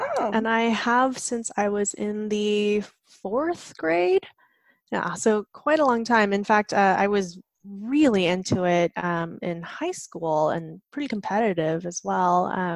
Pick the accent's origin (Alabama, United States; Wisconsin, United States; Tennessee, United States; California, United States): California, United States; San Diego; born there; So my parents immigrated over from Taiwan. I was born in San Diego, actually.